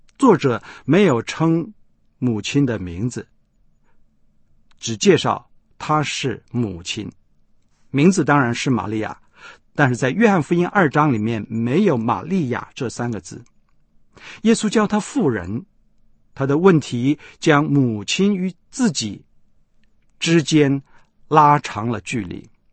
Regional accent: China; 不但与我们中国人的孝道美德背道而驰

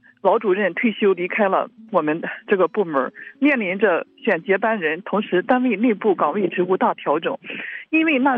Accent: Shandong, China; 我是来自山东的

